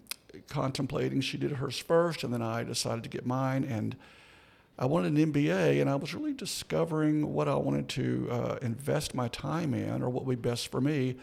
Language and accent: English; Louisiana, United States; Back in the day, we met at Baylor. I'm from Louisiana. She's from Brownfield.